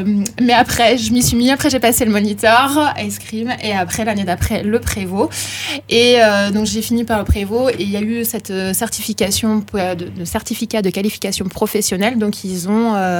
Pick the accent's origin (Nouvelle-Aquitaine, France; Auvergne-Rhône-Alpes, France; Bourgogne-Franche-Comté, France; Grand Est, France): Bourgogne-Franche-Comté, France; now in Villefranche-de-Rouergue, France; Alors, moi, je ne suis pas originaire de l'Aveyron, je suis originaire de Franche-Comté, et je suis venue par amour en Aveyron, à Villefranche.